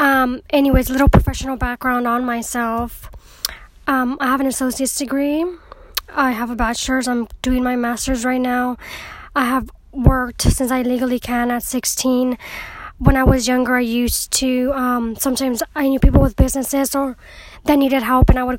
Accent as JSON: {"language": "English", "region": "California", "country": "United States", "tie": "born or raised there", "said": "I'm Mexican American. I live in California. I'm born to a Mexican-American mother. She was born in L.A. My dad is Mexican from Reynosa, Tamaulipas. I've lived in California my whole life"}